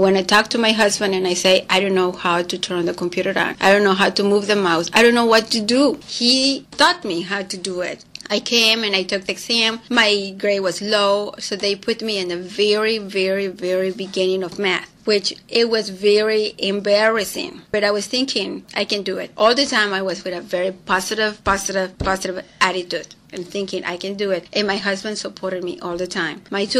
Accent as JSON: {"language": "English", "region": "Mexico City", "country": "Mexico", "second_language": "English", "moved": "yes", "lives_now": "United States", "said": "I came to United States in 1997, and I married an American man. I am original from Mexico City."}